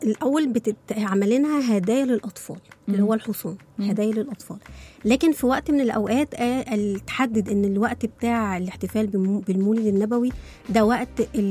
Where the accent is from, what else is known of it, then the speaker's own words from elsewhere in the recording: Egypt; من عندنا إحنا كمصريين